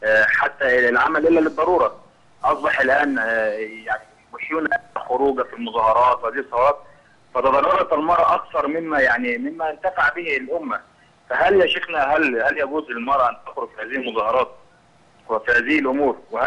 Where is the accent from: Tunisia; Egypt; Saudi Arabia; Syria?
Egypt; وأنا من مصر